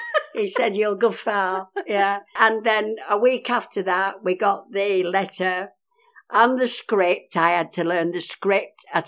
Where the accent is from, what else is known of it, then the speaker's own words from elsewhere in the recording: Stockport, North West England, United Kingdom; I come from Stockport near Manchester.